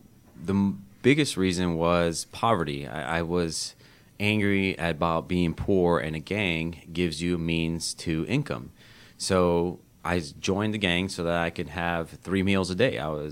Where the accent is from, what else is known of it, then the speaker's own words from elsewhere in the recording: Miami, Florida, United States; I grew up in the grip of poverty. We were raised in Miami-Dade County where it was tough